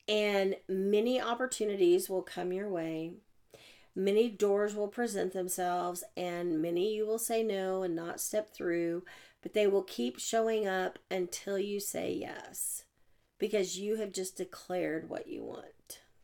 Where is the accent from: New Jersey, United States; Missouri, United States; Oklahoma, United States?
Oklahoma, United States; Oklahoma City; from Oklahoma City.